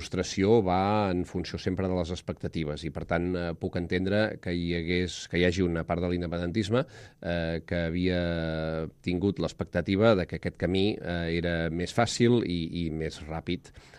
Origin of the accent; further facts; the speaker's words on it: Vic, Catalonia, Spain; jo, per exemple, que sóc de Vic, la conec molt bé